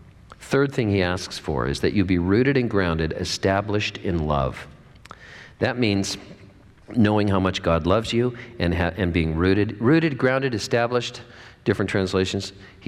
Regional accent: California, United States; it took 3 years before we felt at home in the Rogue Valley because we're from California.

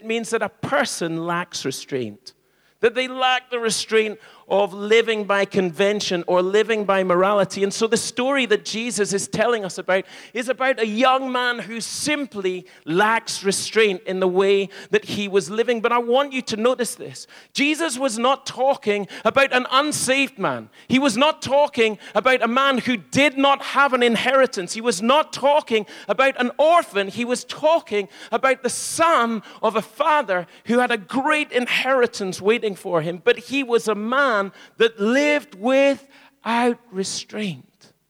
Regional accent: Isle of Man; So I think, well, I'm from the Isle of Man.

